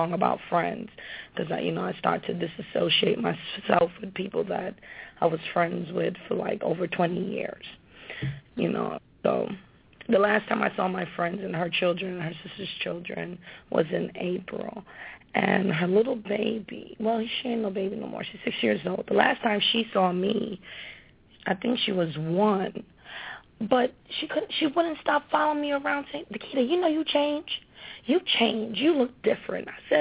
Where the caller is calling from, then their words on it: Connecticut, United States; I'm calling in from Connecticut.